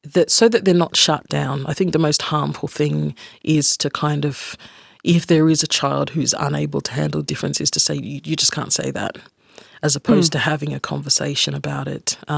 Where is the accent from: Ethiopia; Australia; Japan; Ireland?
Australia; which growing up in Australia before the internet age, there weren't many of them.